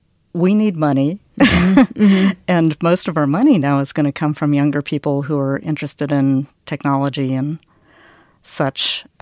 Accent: the South, United States; I'm from the South, so I understand protocol, you know, and following the rules and all of that stuff.

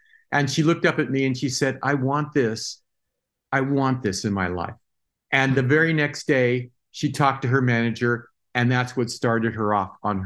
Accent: San Diego, California, United States; also born or lived in Tijuana, Mexico; My family, I was born in San Diego, but really I was raised in San Diego and Tijuana.

